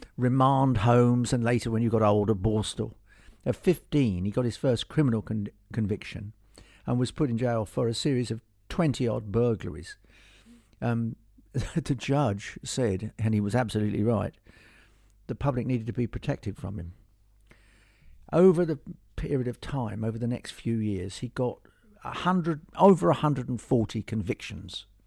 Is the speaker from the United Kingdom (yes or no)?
yes; Scotland, United Kingdom; born there; I'm more sentimental about Glasgow because I was born near Glasgow.